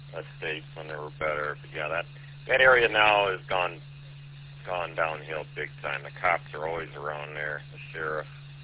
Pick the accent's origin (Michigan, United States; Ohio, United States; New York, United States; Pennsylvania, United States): Michigan, United States; New Baltimore; also born or lived in Chesterfield Township; Yeah, I grew up in New Baltimore, Chesterfield Township. Not a city boy. I'm a suburban boy. See, city boy is in Detroit.